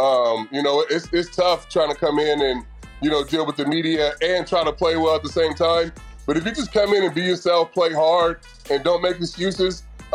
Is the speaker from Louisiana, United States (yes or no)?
no; Vallejo, California, United States; And then we paid homage to my hometown, which is Vallejo, California. And the neighborhood I'm from is called The Crest.